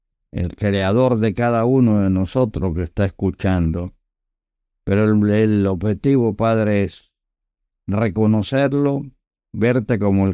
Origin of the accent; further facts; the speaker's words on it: Agua Dulce, Coclé, Panama; Crecimos en la República de Panamá, provincia de Coclé, en el distrito de Agua Dulce, corregimiento de Agua Dulce. Tierra bendecida, tierra de la sal y el azúcar.